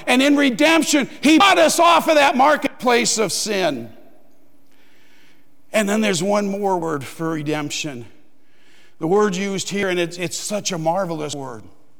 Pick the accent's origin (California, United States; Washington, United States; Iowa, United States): Iowa, United States; Davenport; Now, growing up in Davenport, we lived near a town called Muscatine.